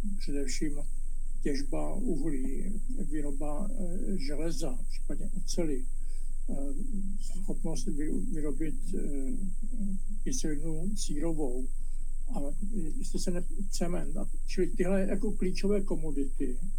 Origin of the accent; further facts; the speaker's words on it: Zlín, Zlín Region, Czechia; born there; já jsem se narodil v Baťově nemocnici, přiznám se, ve Zlíně